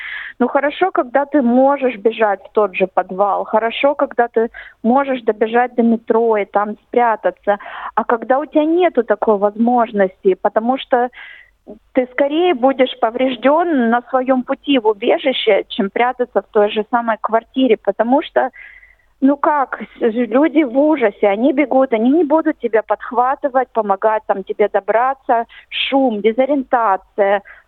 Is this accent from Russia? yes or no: yes; Russia; born there; Кстати, я родилась в России. Я родилась в России.